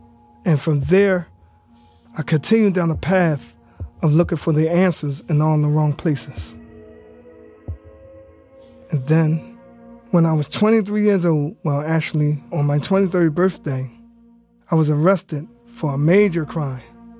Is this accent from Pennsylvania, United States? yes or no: yes; Philadelphia, Pennsylvania, United States; I grew up in North Philadelphia, around 12th and Somerset, in a poor zip code section of the city.